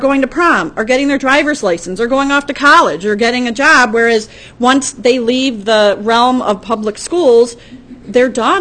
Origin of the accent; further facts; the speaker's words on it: Shaker Heights, Ohio, United States; I grew up in a house where my brother was identified as having a learning disability. We grew up in Shaker.